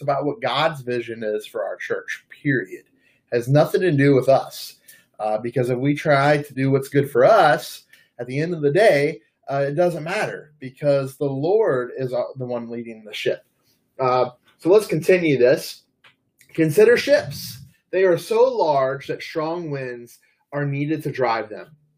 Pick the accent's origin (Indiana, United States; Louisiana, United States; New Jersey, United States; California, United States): Louisiana, United States; New Orleans; And so I grew up in New Orleans, and one of my favorite memories was watching the horses that came down to Mardi Gras time